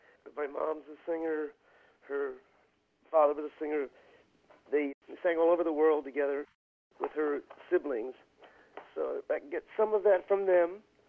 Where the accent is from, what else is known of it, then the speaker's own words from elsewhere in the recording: Freehold, New Jersey, United States; I'm from Freehold, you know, from the story.